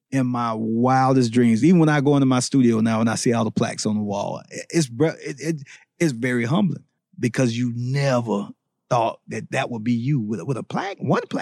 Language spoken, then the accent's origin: English; Orlando, Florida, United States; born there; I was born in Orlando, Florida. So that was my thing, back and forth to Orlando.